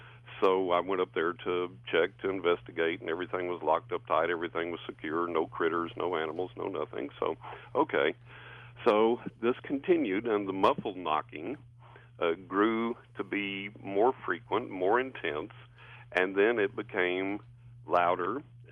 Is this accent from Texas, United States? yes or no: yes; Texas, United States; I moved up there from Texas, from West Texas, where I'm from, grew up.